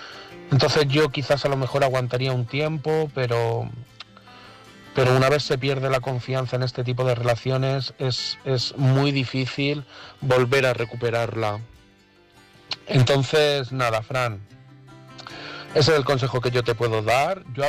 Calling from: Madrid, Community of Madrid, Spain; de Madrid

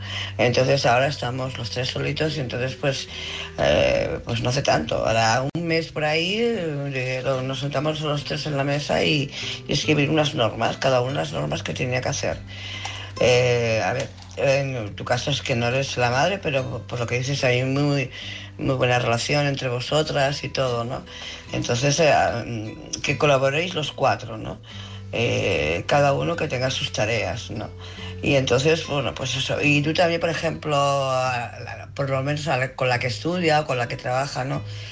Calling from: Barcelona, Catalonia, Spain; de Barcelona.

